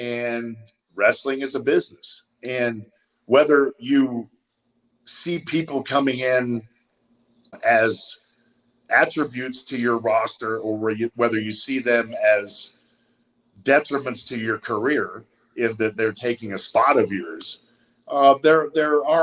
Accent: Tulsa, Oklahoma, United States; I'm proud of my Jewish heritage and you know, in growing up in Tulsa, Oklahoma, where there weren't many prominent Jewish sports figures walking around

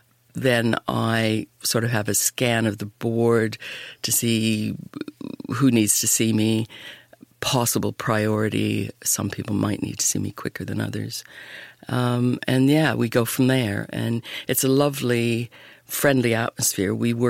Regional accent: Canada; I was born and raised in Canada. I was raised on a dairy farm, lovely, idyllic existence. But it was in the 50s and 60s

